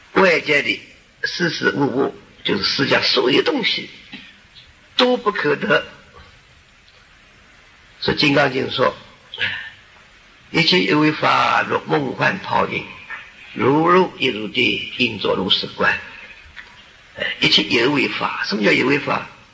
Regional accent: China; 像我们中国人说，哎呀，成千上万哦

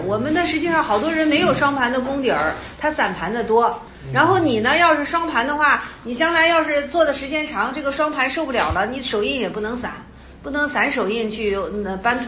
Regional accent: China; 我们中国人啊，已经是比外国人已经是很强调因果了。

